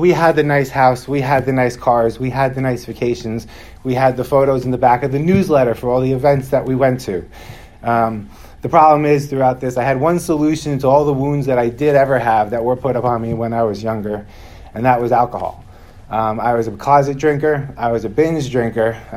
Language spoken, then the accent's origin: English; Long Island, New York, United States; I am 42 years old. I am from New York. Long Island, New York, some might know. I come from a pretty large Roman Catholic Italian family.